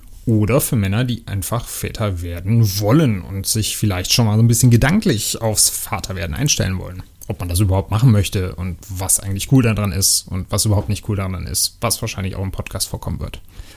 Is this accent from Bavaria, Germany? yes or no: no; Cologne, North Rhine-Westphalia, Germany; Ich komme aus Kölle